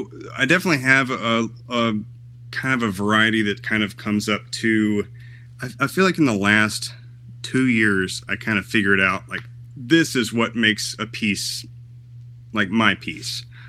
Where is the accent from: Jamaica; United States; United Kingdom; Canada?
United States; Arkansas; also born or lived in Seattle; I'm from Northwest Arkansas, born and raised, moved around a bit, came back here, lived in Seattle for a while and really loved it up there.